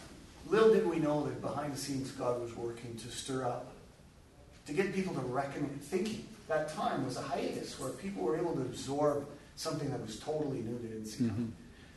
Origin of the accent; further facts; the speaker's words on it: Ontario, Canada; We came from Northern Ontario, and so we got here just before COVID